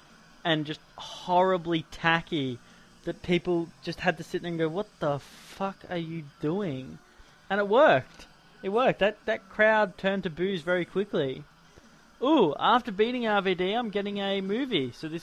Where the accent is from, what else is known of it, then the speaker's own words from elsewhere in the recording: Australia; I'm Australian.